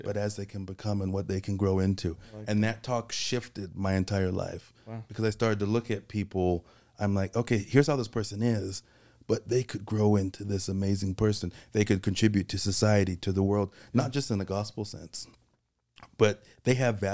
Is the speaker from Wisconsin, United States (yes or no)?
no; Alpine, Utah, United States; I'm from Alpine, went to Lone Peak.